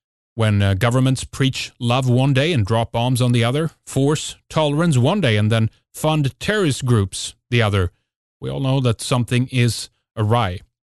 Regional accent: Sweden; English is a second language; from Sweden.

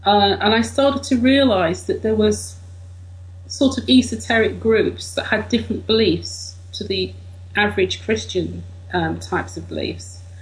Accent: United Kingdom; I'm British.

